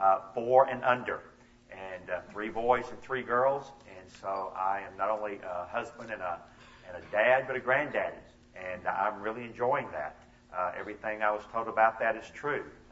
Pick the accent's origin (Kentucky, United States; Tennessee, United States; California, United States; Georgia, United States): Georgia, United States; Atlanta; As you can probably already tell, I'm not from your part of the country. I am from Atlanta, Georgia. That is where I grew up, along with my wife, Charlotte.